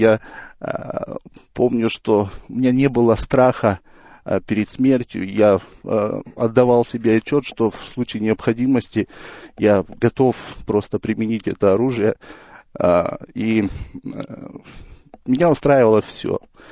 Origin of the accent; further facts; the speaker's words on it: Kazakhstan; я родом из Казахстана. Родился я 37 лет назад в потомственной христианской семье.